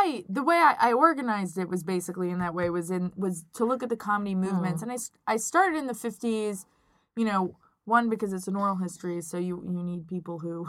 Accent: New York, United States; but I grew up in New York. I went to an arts high school.

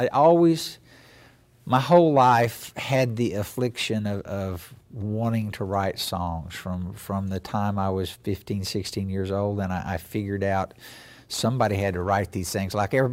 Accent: Grove, Oklahoma, United States; I was raised in Grove, Oklahoma, on Grand Lake. My mother and father were both teachers there, and grew up on the farm that my mother was born

